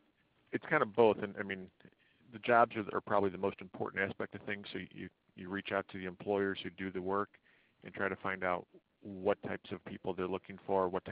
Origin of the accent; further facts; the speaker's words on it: St. Louis, Missouri, United States; I'm from St. Louis.